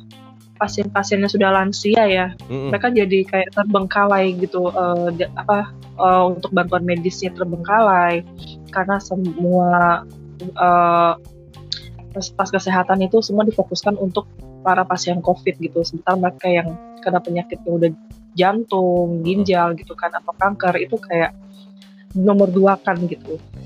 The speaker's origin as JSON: {"language": "Indonesian", "region": "Jakarta", "country": "Indonesia", "said": "kita orang Jakarta maunya KPR-an dong ya gitu kan."}